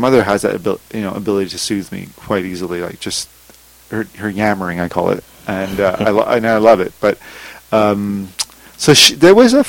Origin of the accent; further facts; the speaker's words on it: Montreal, Quebec, Canada; also born or lived in Vancouver; So we came from Montreal, and when my father divorced, he came out to Vancouver, and then I followed him